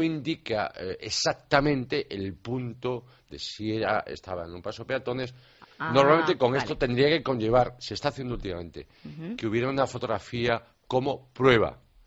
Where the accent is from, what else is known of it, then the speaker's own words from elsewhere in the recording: Vigo, Galicia, Spain; born there; no es lo mismo aquel ciudadano que vive en mi ciudad natal, como es Vigo, que está lleno de cuestas